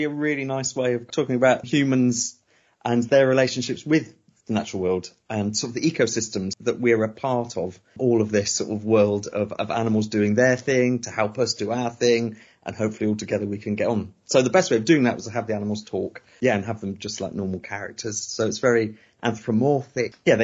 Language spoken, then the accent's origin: English; West Midlands, United Kingdom; I grew up in Herefordshire and she was in Malvern.